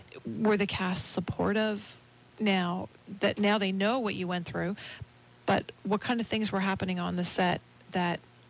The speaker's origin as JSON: {"language": "English", "country": "Canada", "said": "I'm Canadian"}